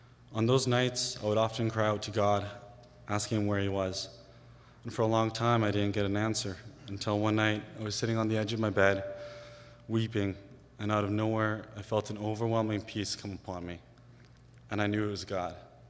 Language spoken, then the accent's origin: English; Smithers, British Columbia, Canada; I was born and raised in Smithers. I grew up in a Christian home and even went to a Christian school.